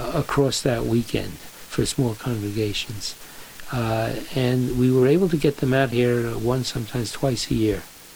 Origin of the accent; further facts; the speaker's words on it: New York, United States; Growing up in New York, you don't have to do anything Jewish to feel Jewish. A quarter of the city of the metropolitan area in New York was Jewish at the time.